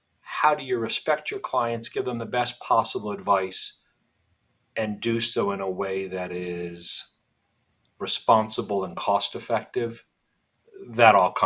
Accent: Palmerton, Pennsylvania, United States; in which I grew up and was reared. He was as well a local bank president, school board solicitor, and growing up in Palmerton, seeing how he practiced, that work ethic, that small town ethics

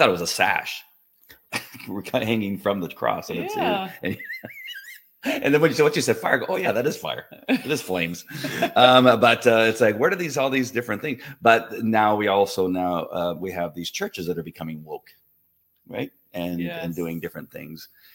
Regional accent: La Mirada, California, United States; here in California, where I grew up in La Mirada

